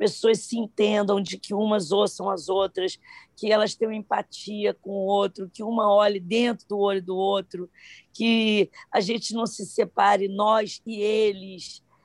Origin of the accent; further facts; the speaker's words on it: Rio de Janeiro, Brazil; Eu sou carioca, e o jeito de andar, o corpo, né?